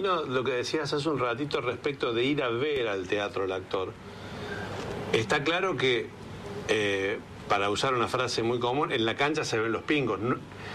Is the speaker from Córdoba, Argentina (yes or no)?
yes; Córdoba, Argentina; pero nosotros venimos de Córdoba y tenemos a Carlos Paz ahí al lado